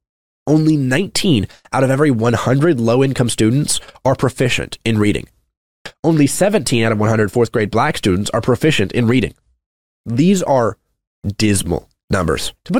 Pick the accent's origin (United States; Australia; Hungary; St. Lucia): United States; Texas; I always said that as a Texan, as a person who lives in Texas, I couldn't think of much better uses for my money.